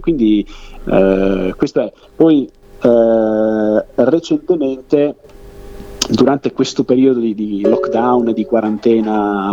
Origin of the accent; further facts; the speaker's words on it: Reggio Emilia, Emilia-Romagna, Italy; Io sono di Reggio Emilia